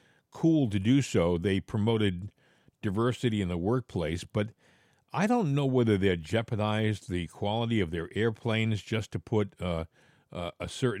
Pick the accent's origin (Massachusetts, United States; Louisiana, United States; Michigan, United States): Massachusetts, United States; Boston; moved away; So I grew up in the Boston area. So my first love was to the Red Sox. I'm a Pirates fan now. I've lived here for years, and I follow the Pirates.